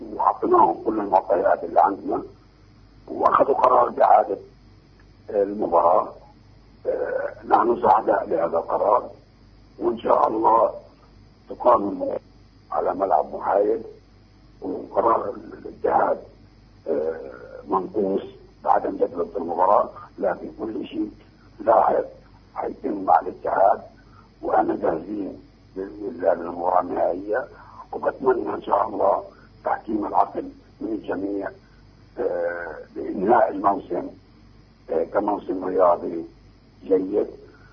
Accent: Palestine; أنا فلسطينيين،

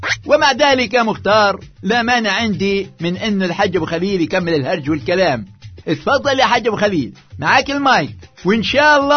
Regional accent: Gaza, Gaza Strip, Palestine; العجوز عندنا في غزة أي نعم لا بتقرأ ولا بتكتب

